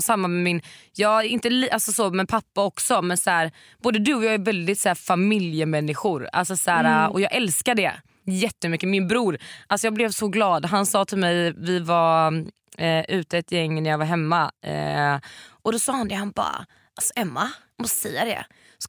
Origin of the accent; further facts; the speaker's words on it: Varberg, Halland County, Sweden; Väldigt mycket när jag bodde hemma i Varberg.